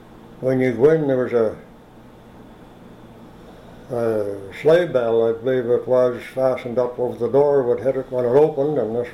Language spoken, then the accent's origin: English; St. Martins, New Brunswick, Canada; born there; I was born on September the 5th, 1921, in St. Martin's.